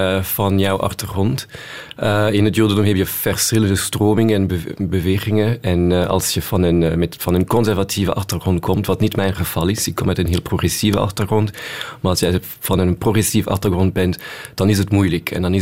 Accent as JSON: {"language": "Dutch", "country": "Luxembourg", "second_language": "Dutch", "lives_now": "Belgium", "said": "In Groot-Brittannië, in de VS, en zelfs in Luxemburg, waar ik vandaan kom"}